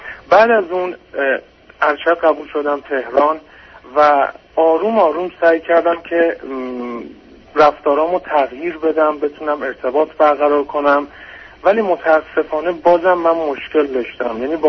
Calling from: Iran; از ایران تماس میگیرم و بعد سوالمو مطرح کنم.

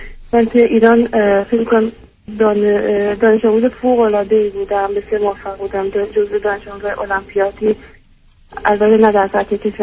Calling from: Sweden

